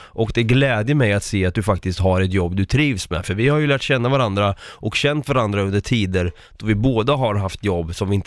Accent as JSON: {"language": "Swedish", "country": "Sweden", "said": "Det är inte som att Svea rike, mitt hemland, har angripits"}